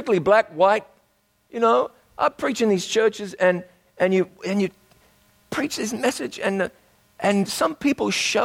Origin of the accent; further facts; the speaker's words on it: New Zealand; I was back in New Zealand, my home country, for a camp meeting earlier this year.